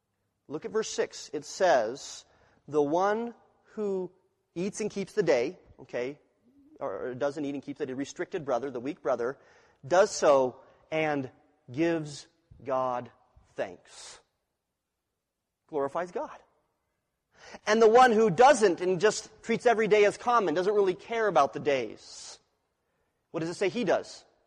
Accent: Wyoming, United States; I have a certain way of thinking that comes from being born and raised in Wyoming.

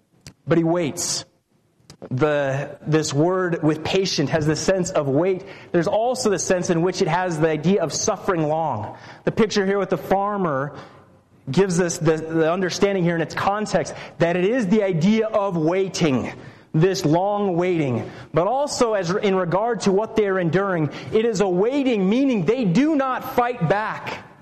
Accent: Delta, Utah, United States; And growing up in Delta and traveling back and forth to school, 15-minute trip going 65

